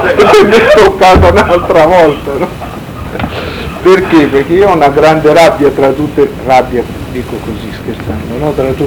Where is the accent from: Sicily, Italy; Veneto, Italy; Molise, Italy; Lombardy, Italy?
Molise, Italy; born there; Dove sono nata io, in Molise